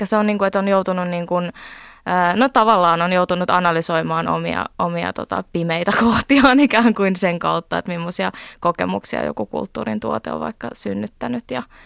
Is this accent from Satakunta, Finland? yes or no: no; Helsinki, Uusimaa, Finland; also born or lived in Tehran, Iran; mä oon tosi pienenä muuttunut sieltä Helsinkiin.